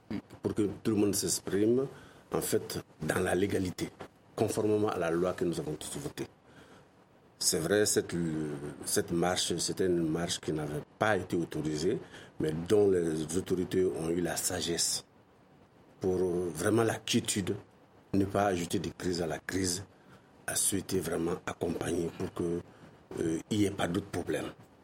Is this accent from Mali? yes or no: yes; Mali; De toute façon, nous sommes tous des Maliens.